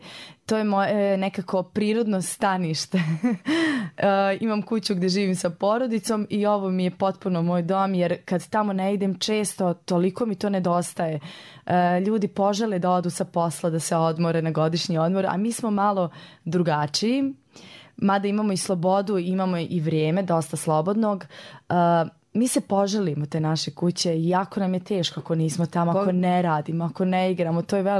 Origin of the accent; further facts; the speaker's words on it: Banja Luka, Republika Srpska, Bosnia & Herzegovina; also born or lived in Tuzla; tako da sam se ja slučajno rodila u Tuzli. Inače sam odrasla u Banja Luci, tu sam završila i školu i gimnaziju